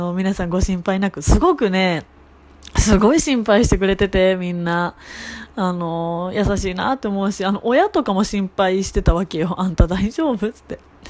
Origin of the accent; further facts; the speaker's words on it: Mie, Japan; 私地元の三重県とかだったら、まあ伊勢とかならやっぱりこう三重県っぽいものが置いてあったりとか